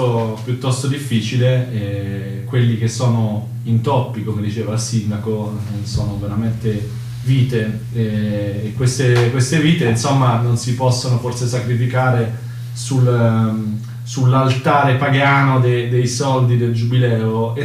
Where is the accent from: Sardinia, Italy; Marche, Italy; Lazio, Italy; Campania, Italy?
Marche, Italy; come sono cresciuto io nelle Marche, il pellegrino non è per niente un complimento, no? Nel senso, già marchigiani siamo abbastanza tirchi